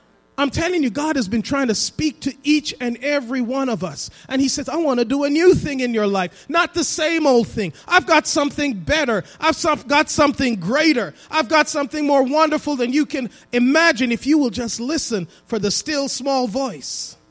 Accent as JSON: {"language": "English", "region": "England", "country": "United Kingdom", "tie": "born or raised there", "moved": "as an adult", "said": "when I first came to this country, I grew up in England, and they drive on the other side of the road."}